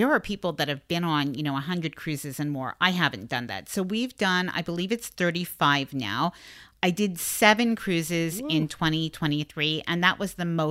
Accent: Canada; because I'm Canadian

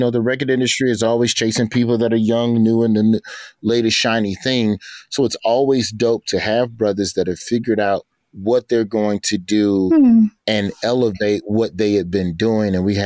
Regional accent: Alabama, United States; I'm from the South. I'm from Alabama.

